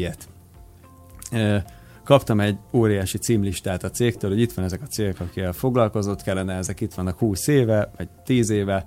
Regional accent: Nyírmada, Szabolcs-Szatmár-Bereg, Hungary; mivel egyébként nyírmadai vagyok, és Nyíregyháza környékén nőttem föl

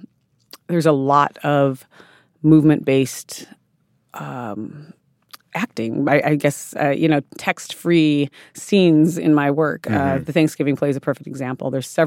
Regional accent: South Dakota, United States; I grew up in South Dakota, where my Lakota people are from, but I was adopted at a young age

